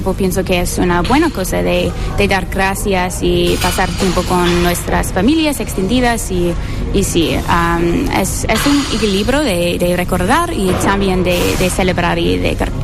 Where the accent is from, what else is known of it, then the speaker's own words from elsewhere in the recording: Colorado, United States; Spanish is a second language; moved away as an adult; also born or lived in Nashville; now in Santiago de Compostela, Spain; Yo soy de Colorado. lo que es un estado con muchos, muchas montañas, pero gradué de universidad en Nashville, Tennessee.